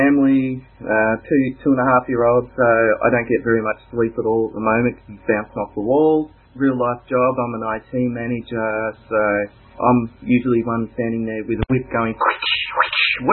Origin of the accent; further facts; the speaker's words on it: Melbourne, Victoria, Australia; Okay, I'm from Melbourne in Australia, which is right down the... southern tip of Australia, but not Tasmania, the island.